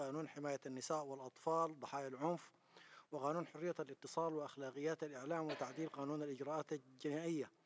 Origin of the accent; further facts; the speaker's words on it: Sudan; بما فيها بلدي السودان